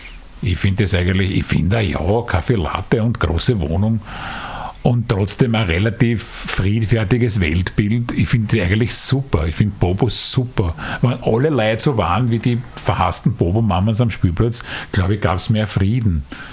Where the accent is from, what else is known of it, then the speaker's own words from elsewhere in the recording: Vienna, Austria; wir sind aus Simmering, wo man da so geerdet ist und die Arbeiter und so weiter.